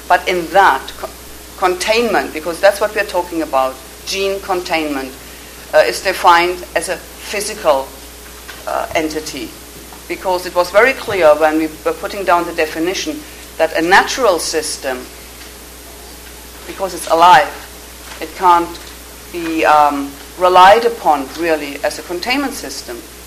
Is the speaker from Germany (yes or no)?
yes; Germany; now in United Kingdom; I'm originally from Germany. Now I live in the UK.